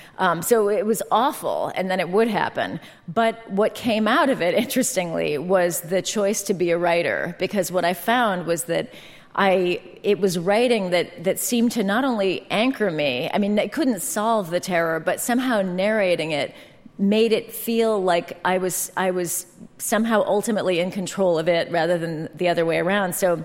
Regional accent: San Francisco, California, United States; born or raised there

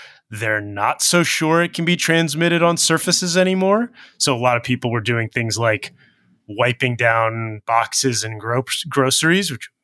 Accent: California, United States; For me, speaking as a Californian locally, we have not seen yet.

